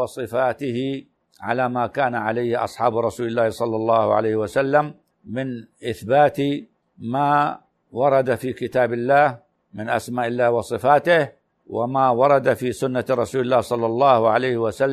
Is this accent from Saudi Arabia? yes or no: yes; Saudi Arabia; يوم الخميس الموافق عندنا في السعودية الثاني من صفر